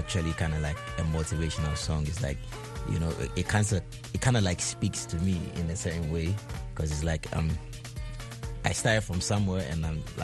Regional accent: Ghana; as you already know, and I'm from Ghana. And I'm a creative director. I own a production house in Ghana called Dream Weaver Entertainment.

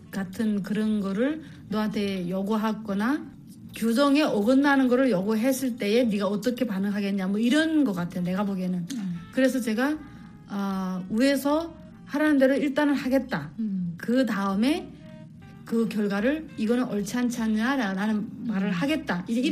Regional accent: South Korea; now in United States; 나 한국에서 왔는데 이렇게 해서 이렇게 하는 사람이다.

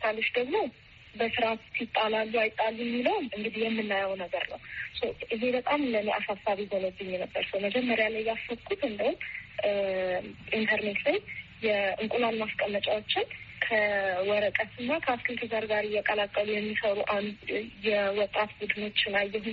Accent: Hawassa, Sidama, Ethiopia; እኔ ማለት ተወልጄ ያደኩት ሐዋሳ ነው። ከሶስት ወቶች ጋር ነው ያደኩት።

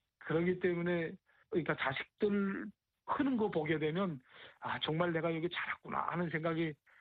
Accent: North Korea; 내가 나서 자라난 저 조국, 북한이라는 땅은 김정은이 점유물이 아니거든요.

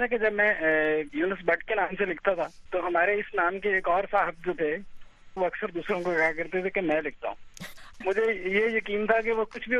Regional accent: Gujranwala, Punjab, Pakistan; born there; میں بچپن میں گجرانوالہ میں پیدا ہوا

